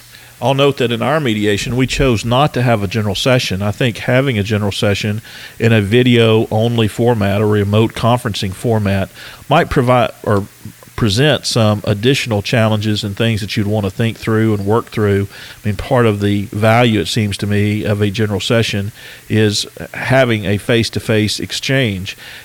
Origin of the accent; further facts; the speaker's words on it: Texas, United States; we now have a handful of courts in my home state of Texas